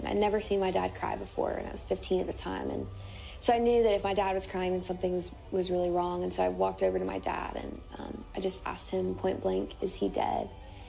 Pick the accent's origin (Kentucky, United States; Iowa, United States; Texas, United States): Kentucky, United States; Lexington; born or raised there